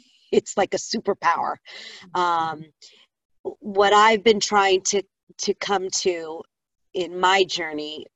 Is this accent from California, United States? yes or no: yes; Hollywood, California, United States; And I am originally from Hollywood, California, believe it or not, a true native.